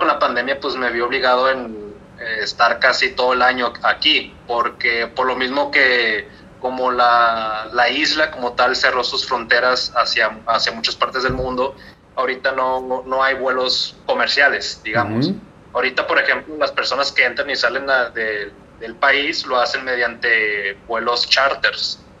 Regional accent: Mexico; me preguntan ¿de dónde eres? No, pues que soy de México.

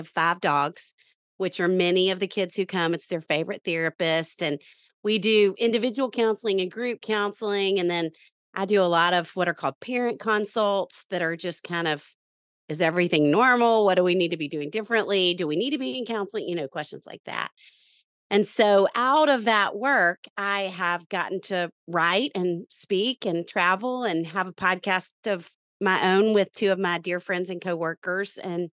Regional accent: Little Rock, Arkansas, United States; moved away as an adult; now in Nashville, United States; And I'm from Little Rock, Arkansas originally, and I moved to Nashville to go to grad school at Vanderbilt

